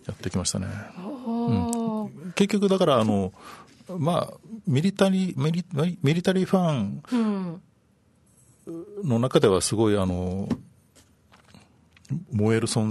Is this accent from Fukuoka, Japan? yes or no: no; Okinawa, Japan; 鉄道は沖縄生まれ育ちなので